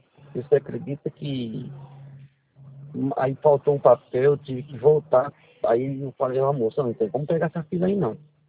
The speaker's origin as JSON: {"language": "Portuguese", "town": "Ivaiporã", "region": "Paraná", "country": "Brazil", "tie": "born there", "said": "E vai Porã, Paraná."}